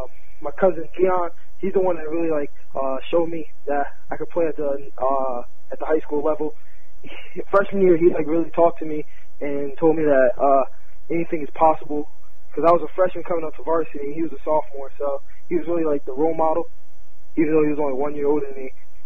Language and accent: English; New Jersey, United States; The reason I say that is because I'm from New Jersey. I always got to represent New Jersey.